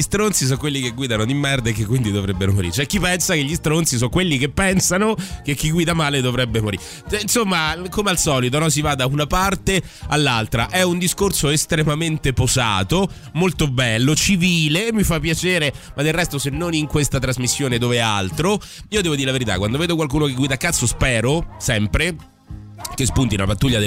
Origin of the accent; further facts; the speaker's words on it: Abruzzo, Italy; born there; Io sono nato in Abruzzo, ma vivo in Italia da 16 anni ormai.